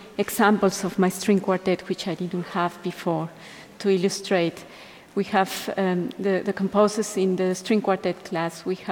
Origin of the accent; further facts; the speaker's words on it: Mexico; also born or lived in Europe; I come from Mexico and that I have lived in Europe for half of my life.